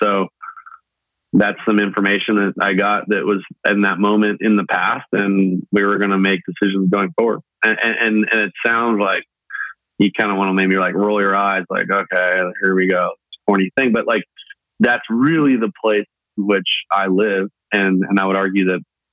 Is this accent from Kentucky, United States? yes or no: no; Los Angeles, California, United States; I'm from Los Angeles, but more or less.